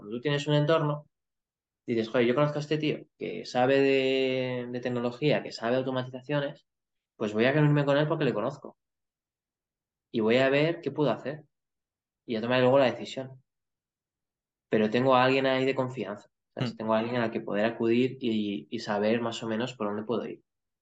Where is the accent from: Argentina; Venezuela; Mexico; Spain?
Spain; Logroño, La Rioja; Yo soy de Logroño, de La Rioja.